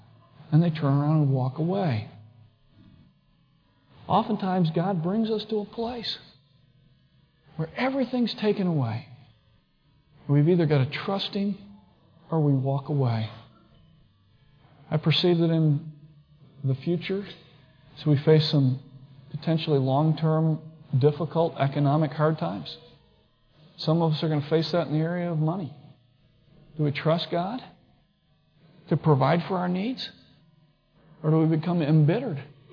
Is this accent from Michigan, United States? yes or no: yes; Bath, Michigan, United States; I mean, I grew up in Bath, Michigan, of all places.